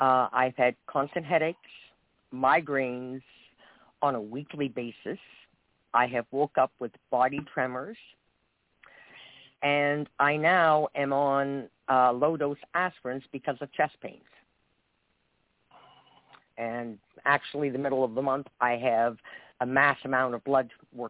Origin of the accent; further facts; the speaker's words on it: Nova Scotia, Canada; I'm from Canada, and I actually follow both of your guests.